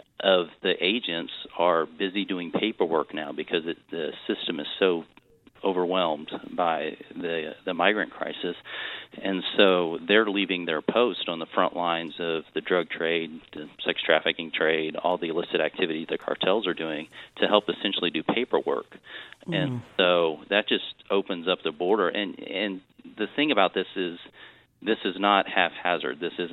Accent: Texas, United States; but I'm from South Texas. And so being from South Texas, we've had a little bit of an understanding of what's going on in the border.

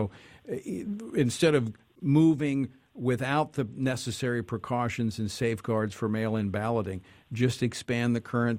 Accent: Louisiana, United States; From my home state of Louisiana

